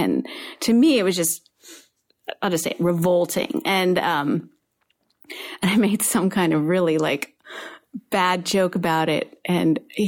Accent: Oklahoma, United States; I mean, I was like from Oklahoma. I mean, we just didn't see like a lot of scary things.

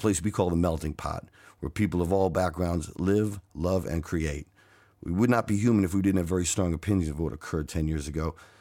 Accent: New York City, New York, United States; to give you, the listener, a guided tour of my hometown and all the music New York has given us.

